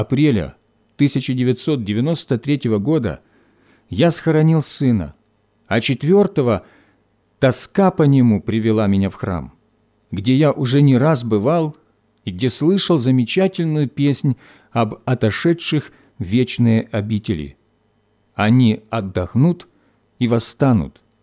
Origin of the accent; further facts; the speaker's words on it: Bryansk, Bryansk Oblast, Russia; Я родом из Брянска, где всегда были сильные баптисты